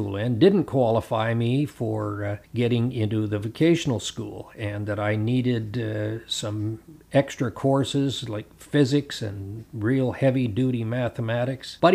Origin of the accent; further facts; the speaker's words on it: Vancouver, British Columbia, Canada; I grew up in South Vancouver, attended John Oliver High School.